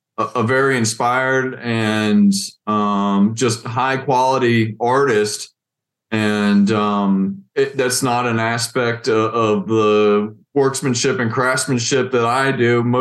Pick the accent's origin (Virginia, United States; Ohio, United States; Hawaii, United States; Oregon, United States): Virginia, United States; Harrisonburg; also born or lived in Wilson, North Carolina; I was not born in the Shenandoah Valley. My parents had spent most of their childhood in Harrisonburg, moved away. I was born in Wilson, North Carolina, and my family relocated to Harrisonburg in 1987.